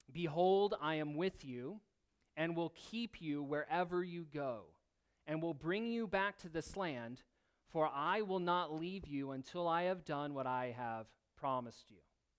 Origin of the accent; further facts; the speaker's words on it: Michigan, United States; even though he was an Ohio State fan. And I'm from Michigan.